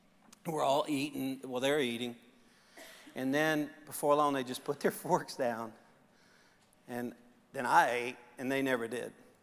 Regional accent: Baton Rouge, Louisiana, United States; and I know because I'm from Baton Rouge

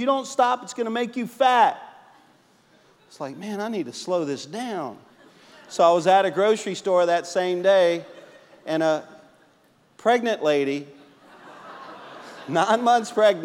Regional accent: Louisiana, United States; And by being a Cajun, I thought it was like, it was a meal.

